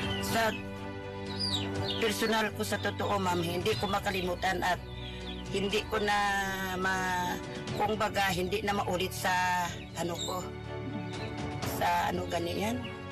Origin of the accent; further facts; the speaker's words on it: Caraga, Philippines; taga-Agusan ako kasi mag-Agusan del Sur.